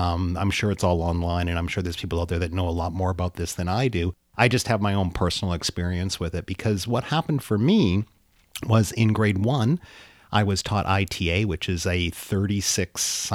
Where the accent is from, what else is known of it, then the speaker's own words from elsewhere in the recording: Powell River, British Columbia, Canada; born there; So I was born in Powell River, British Columbia, and Powell River is 170 kilometers sort of straight north up the coast of Vancouver.